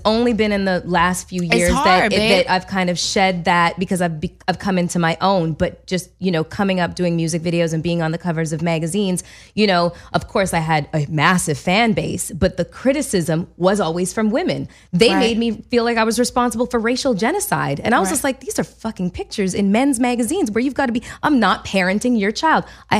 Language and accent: English; Canada; I'm Canadian